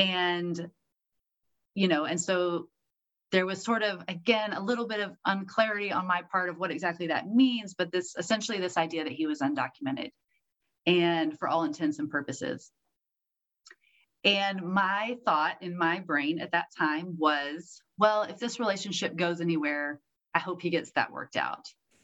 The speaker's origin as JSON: {"language": "English", "region": "the South", "country": "United States", "tie": "born or raised there", "lives_now": "Los Angeles, United States", "said": "I knew a couple of people just through church and life and stuff growing up in the South."}